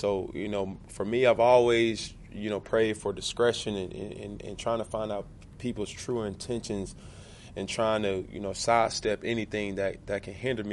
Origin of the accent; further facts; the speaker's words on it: Atlanta, Georgia, United States; I'm from Atlanta, Georgia. You know, it don't get no realer than that.